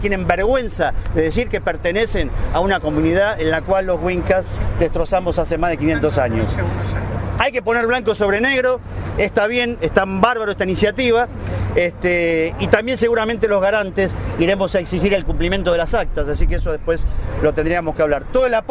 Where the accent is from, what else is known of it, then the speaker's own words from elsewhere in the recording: Neuquén, Argentina; Venimos de Neuquén, como decía Adolfo, esta chica Relmu Ñancú, de una comunidad de Zapala